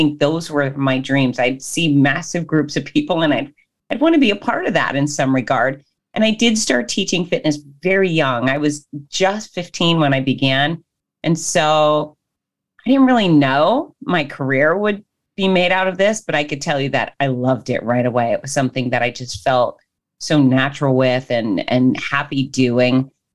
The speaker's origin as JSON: {"language": "English", "town": "Hollywood", "region": "Florida", "country": "United States", "tie": "born there", "said": "So, I was born in Hollywood, Florida, the very southern, one of the most southern points of the United States. Hot, sticky, sunny."}